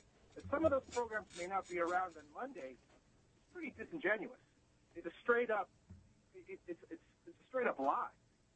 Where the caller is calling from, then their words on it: Union City, New Jersey, United States